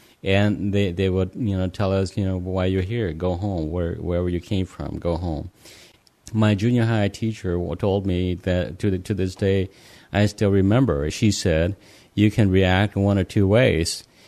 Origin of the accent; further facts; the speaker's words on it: Laos; For a long time, I didn't want to acknowledge that I was from Laos. I did not want to acknowledge that I was Hmong.